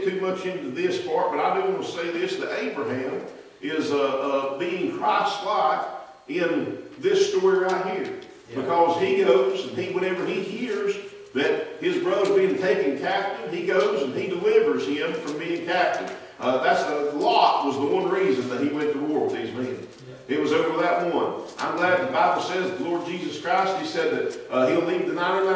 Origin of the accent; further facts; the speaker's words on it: the South, United States; maybe it's just because I'm from the South.